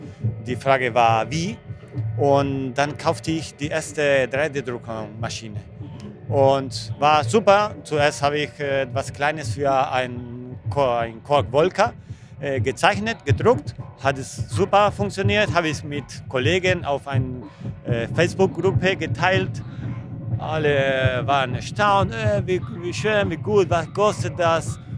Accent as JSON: {"language": "German", "region": "Buenos Aires", "country": "Argentina", "second_language": "German", "said": "Ja, ich komme aus Buenos Aires, aber ich fliege nach die Messe zurück. Ich wohne in Buenos Aires."}